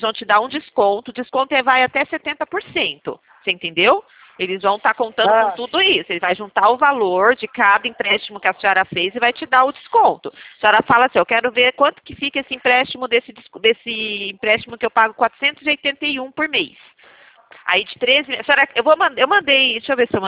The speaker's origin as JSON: {"language": "Portuguese", "town": "Presidente Prudente", "region": "São Paulo", "country": "Brazil"}